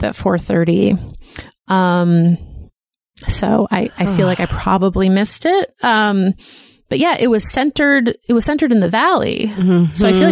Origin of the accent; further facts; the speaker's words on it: Northeast, United States; But you know, we grew up in the Northeast, and our natural disasters are things that you can plan for.